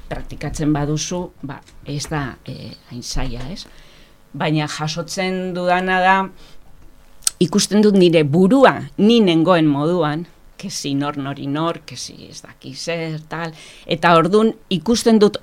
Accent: Durango, Basque Country, Spain; ni Durangotik nator, oindela urte bete etorri nintzen bastanera bizitzen

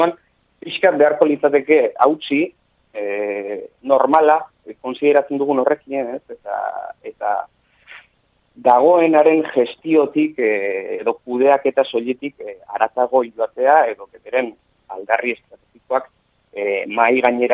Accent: Malerreka, Navarre, Spain; Ni Malerrekakoa naiz adibidez, ez? Eta hemen Malerrekan ni frontoian izan aitzen naiz astero

